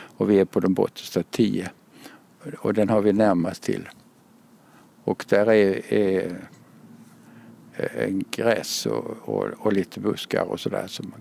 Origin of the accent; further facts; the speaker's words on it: Kalmar County, Sweden; accent: Småland dialect; now in Lund, Sweden; Jag är från Kalmar-trakten. Den dialekten går inte ur. Jag har bott i Kalmar sedan... Jag tog studenten i Kalmar. Och då var jag 20 år ungefär. Och sen har jag aldrig bott där.